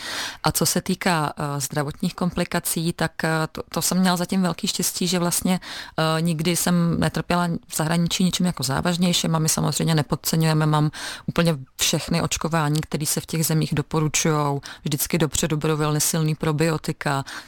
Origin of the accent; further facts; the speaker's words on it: Aš, Karlovy Vary Region, Czechia; moved away as an adult; now in Prague, Czechia; já jsem původně Ašanda, rodačka z Aše, z Karlovarského kraje. A po maturitě, kterou jsem dělala na gymnáziu v Aši, jsem se přestěhovala do Prahy